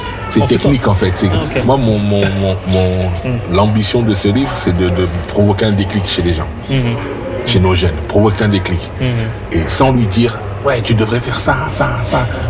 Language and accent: French; Lyon, Auvergne-Rhône-Alpes, France; c'est toujours un plaisir de venir à Lyon, parce que moi, je suis lyonnais aussi, tu vois.